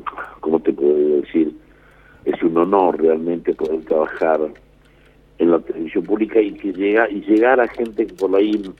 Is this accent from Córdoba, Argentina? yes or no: no; Salta, Argentina; yo soy salteño, así que sabrán que comparto muchas cosas con ustedes